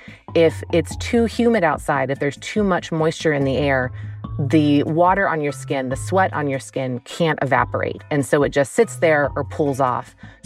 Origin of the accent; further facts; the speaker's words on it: North Carolina, United States; I grew up in North Carolina, where it is famously hot and humid in the summers